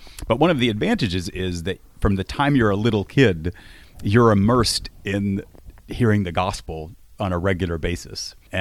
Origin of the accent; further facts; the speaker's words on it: Pennsylvania, United States; also born or lived in Florida; I grew up in Pennsylvania as a kid, but I went to college in Lakeland, Florida at an Assemblies of God college of all things.